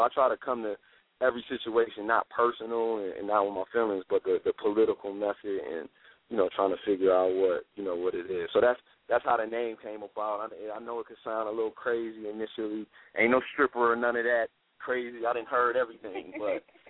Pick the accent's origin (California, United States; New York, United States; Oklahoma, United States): New York, United States; Buffalo; now in Atlanta, United States; Yeah, I'm from Buffalo, New York. I live in Atlanta